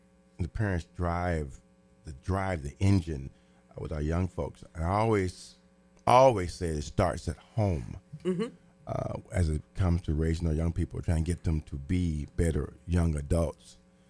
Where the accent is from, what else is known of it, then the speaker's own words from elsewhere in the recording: Terre Haute, Indiana, United States; My hometown, Terre Haute, and, you know, I was going to heck in a handbasket.